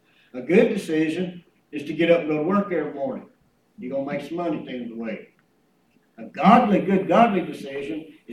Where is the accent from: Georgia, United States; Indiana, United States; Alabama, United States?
Georgia, United States; I was real born and raised in Georgia.